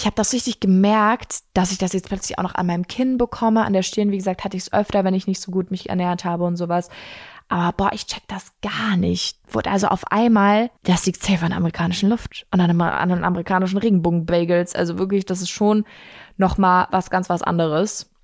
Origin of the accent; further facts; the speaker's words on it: Bavaria, Germany; Bei uns in Bayern sagt man Fasching dazu.